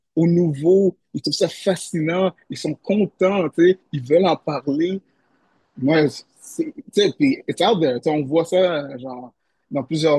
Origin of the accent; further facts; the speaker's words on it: Montreal, Quebec, Canada; je suis québécois d'origine haïtienne, mais je suis pas très au courant de ma culture haïtienne. On a grandi à Notre-Dame-de-Grâce, c'est anglophone. Puis il y avait des Jamaïcains, mais il y avait pas d'Haïtiens dans le coin.